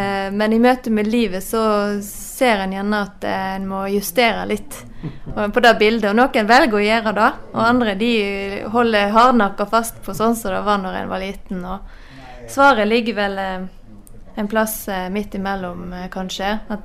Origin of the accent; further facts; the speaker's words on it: Vaksdal, Vestland, Norway; Jeg snakker vel egentlig ikke vakstølsdialekt heller, men ja, jeg er fra Straume Stamnes i Vakstøl.